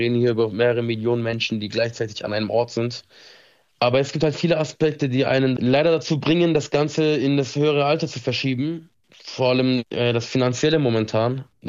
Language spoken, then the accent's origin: German; Pforzheim, Baden-Württemberg, Germany; ich komme aus Pforzheim, bin 26 Jahre alt.